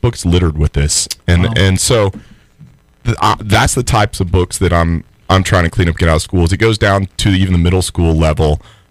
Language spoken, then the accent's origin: English; Austin, Texas, United States; I grew up in Austin. Don't hold that against me. It was a little bit different when I grew up there.